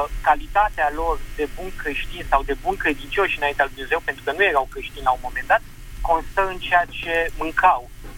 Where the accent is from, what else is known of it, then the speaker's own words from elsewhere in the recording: Bucharest, Romania; și vă sunt din București.